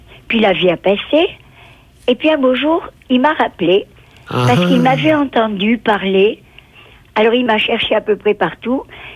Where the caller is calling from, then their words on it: Toulouse, Occitanie, France; de Toulouse.